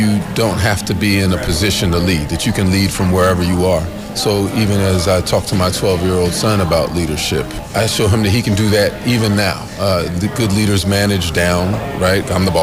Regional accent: Philadelphia, Pennsylvania, United States; I grew up in Germantown section of the city, just a few blocks up from Wayne Junction. It's a neighborhood called Hollow, named after Happy Hollow Playground, rec center, right there. I stayed there until I think the seventh grade when we moved to a small co-op

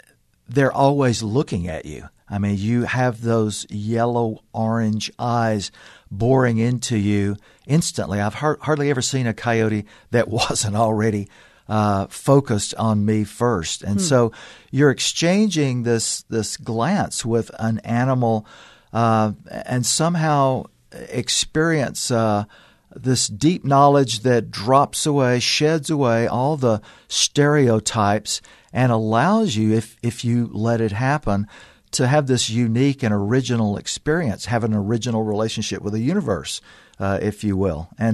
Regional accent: Louisiana, United States; I have been around them since I was a kid growing up in Louisiana

